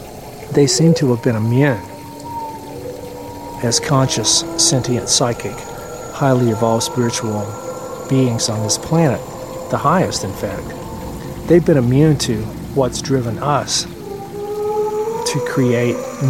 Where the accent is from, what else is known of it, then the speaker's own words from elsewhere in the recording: the South, United States; I told my friend back where I grew up in the South, where we know that the plural of y'all is all y'all.